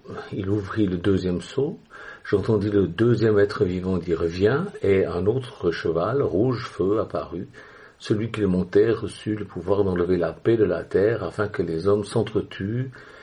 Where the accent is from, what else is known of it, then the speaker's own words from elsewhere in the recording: Switzerland; now in France; parce que moi je suis Suisse et fier de l'être, bien que j'aime beaucoup la France, je vis en France et j'aime la France